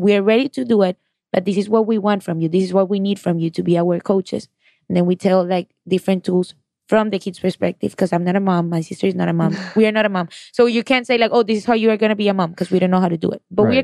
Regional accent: Colombia; And then in other schools in my city, because I'm from Colombia.

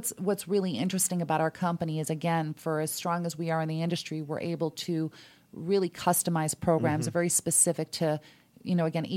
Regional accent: Chicago, Illinois, United States; I'm originally from Chicago.

